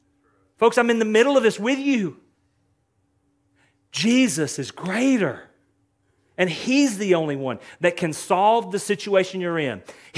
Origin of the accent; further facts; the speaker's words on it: Texas, United States; I'm a little slow. I'm from East Texas.